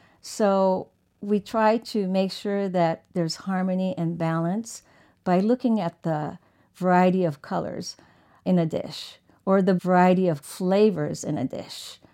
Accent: Tokyo, Japan; So I grew up partially in Tokyo, and I would sit with my girlfriends and we would compare our lunch boxes.

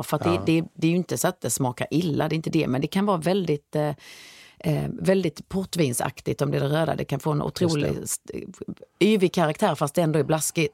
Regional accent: Sweden; som svensk person som kanske äter mycket, vi äter mycket lax, vi äter mycket torsk och vitfisk och ganska köttig fisk liksom.

